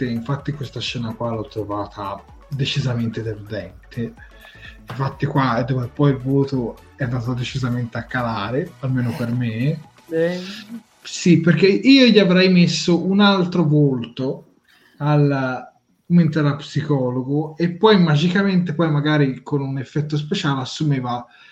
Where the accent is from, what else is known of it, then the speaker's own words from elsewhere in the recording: Tuscany, Italy; Beh, babbo, specifichiamo che noi siamo toscani, perché per i siciliani vuol dire un'altra cosa.